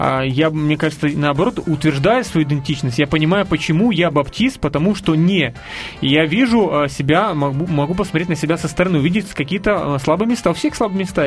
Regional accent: Ukraine; Я вот сам из Украины

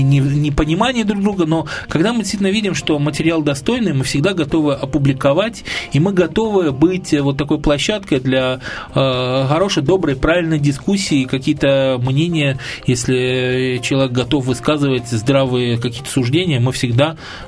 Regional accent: Western Ukraine, Ukraine; я, кстати, сам родом с Украины, западной Украины.

